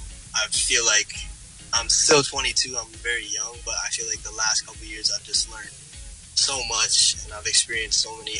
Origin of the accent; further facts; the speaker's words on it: Timmins, Ontario, Canada; when I was growing up in Timmins, it wasn't, those kinds of things weren't around me.